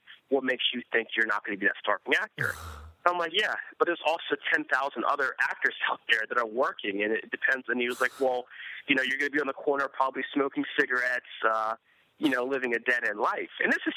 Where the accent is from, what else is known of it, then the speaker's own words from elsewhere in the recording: Hartford, Connecticut, United States; So at a young age, I grew up in Hartford, Connecticut. That's actually where I was born at. And when I've lived there, you know, I kind of lived in a rough area.